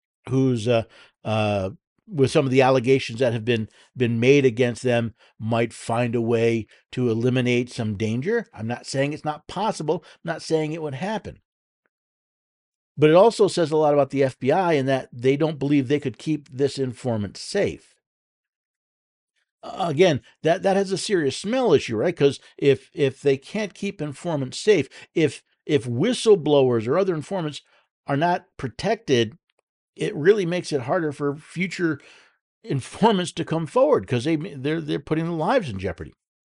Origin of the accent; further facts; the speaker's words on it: Tennessee, United States; Out of my home state of Tennessee